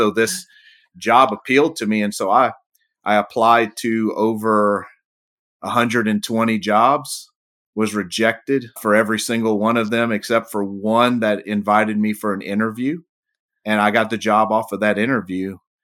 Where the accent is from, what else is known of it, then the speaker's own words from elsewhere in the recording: Louisiana, United States; So born and raised in South Louisiana, as my last name would attest to. Went to college in South Louisiana, graduated, you know, with a bachelor's in history.